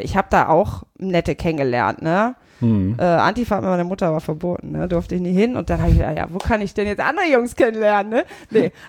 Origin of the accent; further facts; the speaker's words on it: Burgdorf, Lower Saxony, Germany; also born or lived in Leipzig; Ich habe auch mal in Leipzig gewohnt, aber ich bin aus Hannover, aus der Nähe, aus Burgdorf.